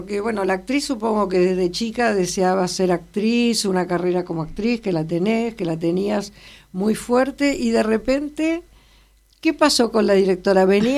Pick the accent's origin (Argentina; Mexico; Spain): Argentina; esta cosa que tenemos los argentinos de siempre